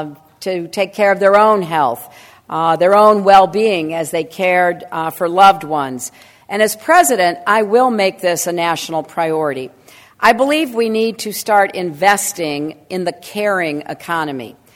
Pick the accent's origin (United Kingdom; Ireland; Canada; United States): United States; Chicago, Illinois; It may be because I'm from the Midwest. I was born in Chicago. I was raised in a suburb.